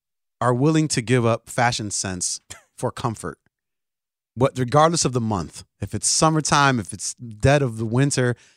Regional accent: Chicago, Illinois, United States; Small Cheval is like one of those places where as a Chicagoan, you want to hate on it

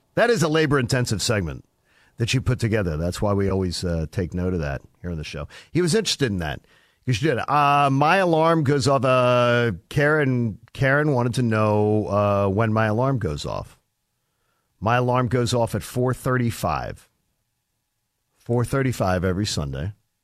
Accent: Northeast, United States; Because growing up in the Northeast, I can tell you, I remember when there was no Red Sox Nation.

